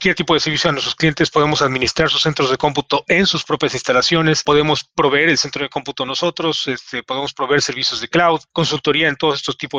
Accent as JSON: {"language": "Spanish", "region": "Mexico City", "country": "Mexico", "said": "Sí, soy de la Ciudad de México. Orgullosamente mexicano."}